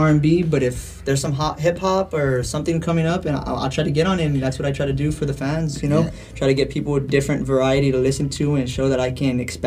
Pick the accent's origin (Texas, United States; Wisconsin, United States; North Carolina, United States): Texas, United States; McAllen; I'm pretty much from here, from McAllen. Not too far. I've gone from McAllen to Mission, far. Been all around the city.